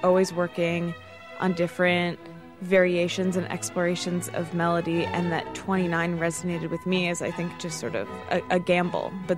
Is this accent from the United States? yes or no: yes; Midwest, United States; but maybe as a Midwesterner, I'm sort of like, that's great, though.